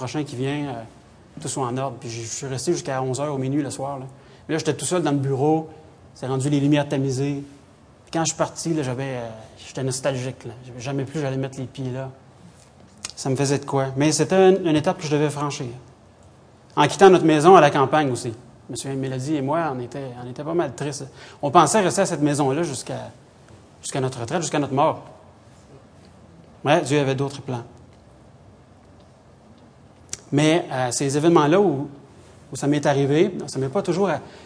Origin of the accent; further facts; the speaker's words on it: Sherbrooke, Quebec, Canada; now in Montreal, Canada; je me suis souvenu du jour où je suis parti de Sherbrooke. J'ai grandi à Sherbrooke pour m'en venir à Montréal, la grande ville.